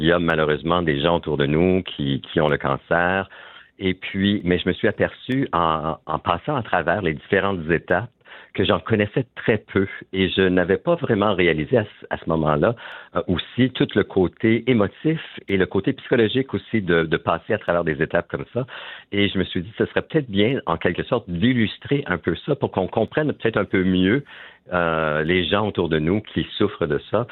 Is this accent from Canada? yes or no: yes; Moose Creek, Ontario, Canada; Moi, je suis originaire de Moose Creek, Ontario.